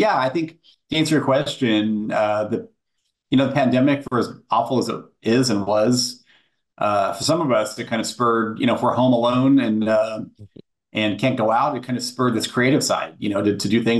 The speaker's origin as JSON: {"language": "English", "town": "Richland", "region": "Washington", "country": "United States", "tie": "born or raised there", "said": "And I grew up in a town in eastern Washington State called Richland."}